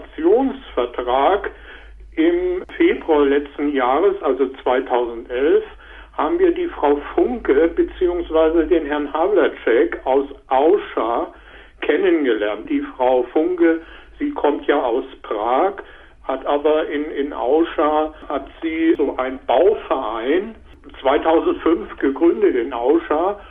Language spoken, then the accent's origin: German; Hamburg, Germany; meine Frau kommt aus Hamburg, ich bin in Hamburg groß geworden.